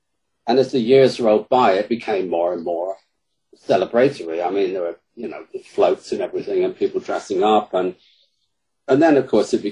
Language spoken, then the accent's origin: English; United Kingdom; accent: British; And my British accent in Chicago works wonders.